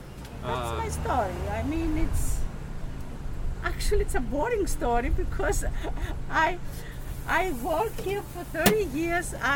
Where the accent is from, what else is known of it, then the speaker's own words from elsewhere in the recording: Thessaloniki, Central Macedonia, Greece; And I grew up there. I grew up with those things. So they were very, very familiar for me. I'm from Thessaloniki, so if you go to Thessaloniki and you ask for a pita with everything on